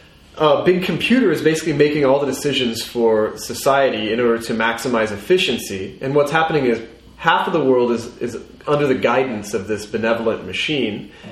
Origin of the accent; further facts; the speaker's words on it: Bible Belt, United States; I grew up in I grew up in the Bible Belt, and there was a lot of proselytizing all the time.